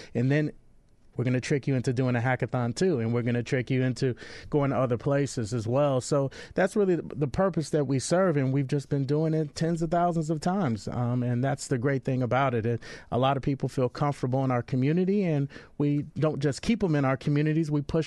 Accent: Chicago, Illinois, United States; Born and raised in Chicago, which is really important if you're going to start something like this in Chicago.

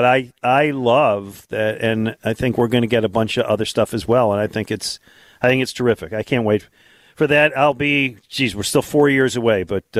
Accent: Boston, Massachusetts, United States; Well, I saw Bobby Orr in his prime, as obviously did Al, growing up in Boston.

